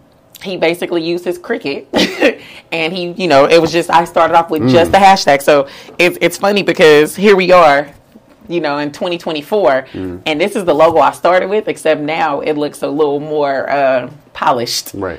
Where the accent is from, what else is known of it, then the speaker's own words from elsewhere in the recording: Oakland, California, United States; now in Los Angeles, United States; So in addition to, you know, my hometown, Oakland, I got the people in San Francisco.